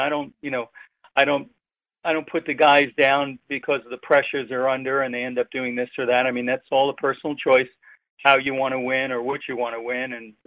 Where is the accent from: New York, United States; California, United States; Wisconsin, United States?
New York, United States; you know, I grew up in New York, so Bruno Sammartino was like a god.